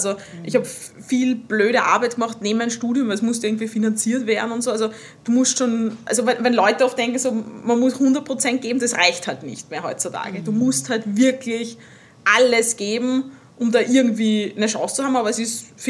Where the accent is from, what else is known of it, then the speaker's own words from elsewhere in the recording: Austria; also born or lived in Sweden / Amsterdam; Also ich bin gebürtige Österreicherin, man hört es wahrscheinlich.